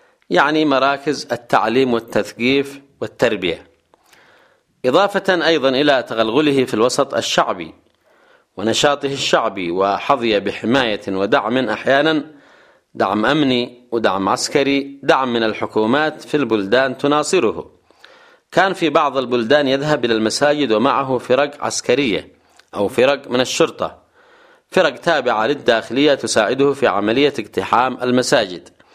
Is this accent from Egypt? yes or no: no; Yemen; سواء عندنا في اليمن أو في السعودية